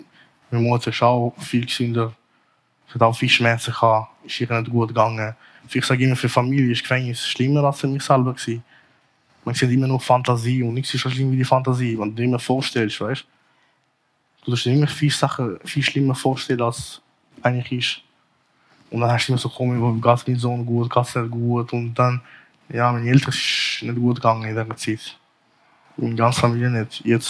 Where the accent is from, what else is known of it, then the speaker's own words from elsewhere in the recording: Zurich, Switzerland; Nein, Zürich ist meine Heimat, das ist meine Stadt.